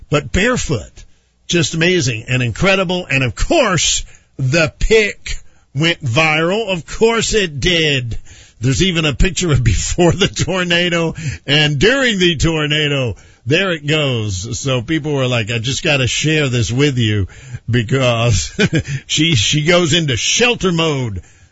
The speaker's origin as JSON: {"language": "English", "region": "North Carolina", "country": "United States", "tie": "born or raised there", "said": "And you got to remember, I grew up in North Carolina."}